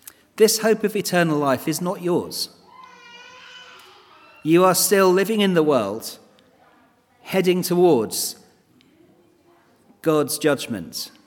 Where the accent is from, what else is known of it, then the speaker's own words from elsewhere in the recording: England, United Kingdom; We're English, we don't often smile even when we are incredibly happy.